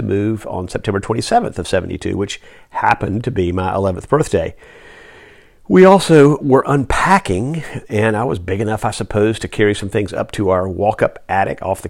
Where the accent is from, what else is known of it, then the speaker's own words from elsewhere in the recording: Charlotte, North Carolina, United States; I grew up in Charlotte, as most of you know.